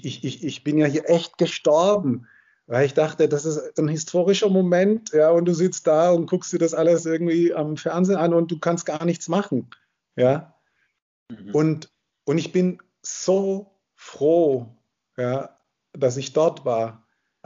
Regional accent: Germany; born there; Also meine Eltern sind beide Ägypter. Ja, ich bin in Deutschland geboren, aber wir waren regelmäßig in Ägypten.

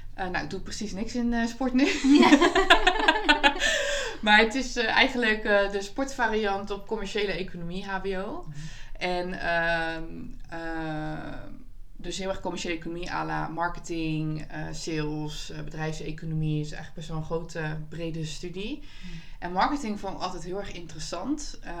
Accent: Rotterdam, South Holland, Netherlands; Ik kom uit Rotjeknoer

